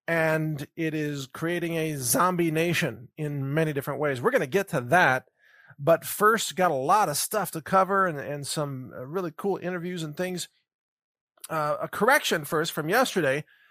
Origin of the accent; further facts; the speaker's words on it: Texas, United States; And I can say that because I'm a Texan.